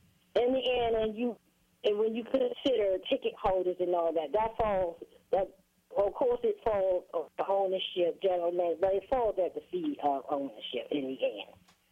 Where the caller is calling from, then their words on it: West Virginia, United States; West VA. I'm at home today. I'm off today.